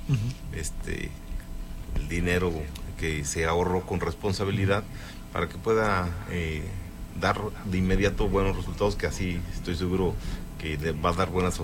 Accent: Mexico; y eso nos fortalece como mexicanos.

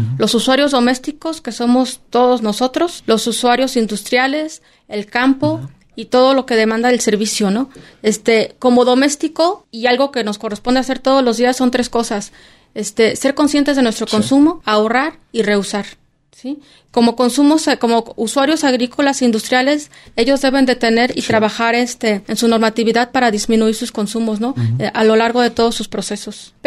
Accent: Querétaro, Mexico; los que somos de Querétaro recordamos que en los 80 teníamos el tema del tandeo

